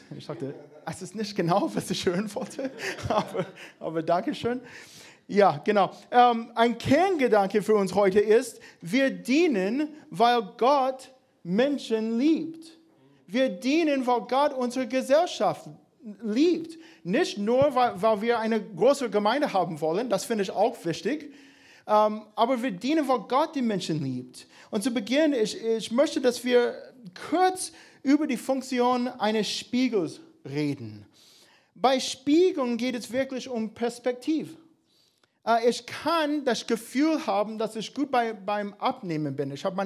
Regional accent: United States; accent: American; German is a second language; now in Ulm, Germany; wegen meiner schönen amerikanischen Akzent.

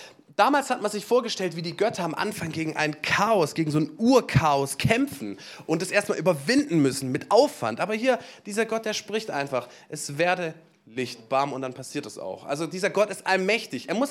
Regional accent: Germany; Wenn ich jetzt als Deutscher da ankomme in Indien

